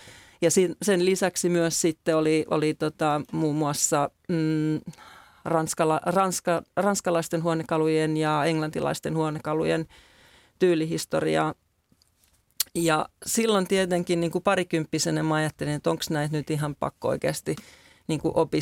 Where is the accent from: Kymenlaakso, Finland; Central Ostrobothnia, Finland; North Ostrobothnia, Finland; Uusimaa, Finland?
Kymenlaakso, Finland; Hamina; moved away as an adult; Ja kun olin 18 ja kirjoitin ylioppilaaksi, niin muutin pikkukaupungin tyttö Haminasta Helsinkiin